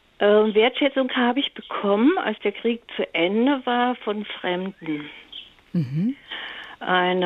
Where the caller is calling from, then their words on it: Göttingen, Lower Saxony, Germany; Hallo, ich bin aus Göttingen und ich habe mir den Mut genommen anzurufen.